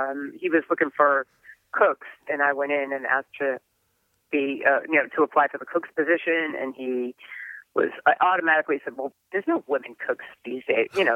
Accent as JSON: {"language": "English", "region": "New England", "country": "United States", "said": "Well, because I'm from New England, so we do a lot of seafood."}